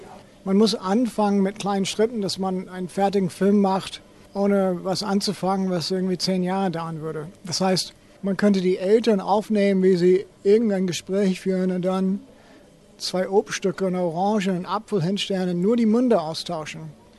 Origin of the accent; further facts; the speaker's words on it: United States; now in Germany; Lego war in den USA, wo ich herkomme, extrem teuer.